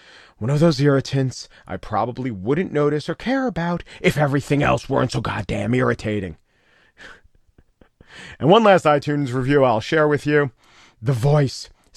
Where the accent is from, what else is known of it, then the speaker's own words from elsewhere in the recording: New York, United States; accent: New York; And if some New York seeps through, I'm from New York.